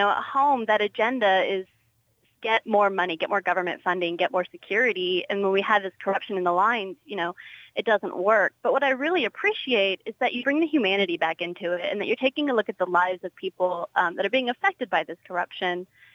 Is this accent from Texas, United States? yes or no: yes; Dallas, Texas, United States; now in Denton, United States; I am from Dallas originally. I've been in Denton the past 2 years.